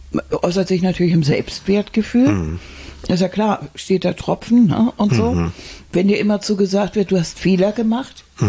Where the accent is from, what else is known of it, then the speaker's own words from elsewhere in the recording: Hamburg, Germany; Wir sind Hamburger.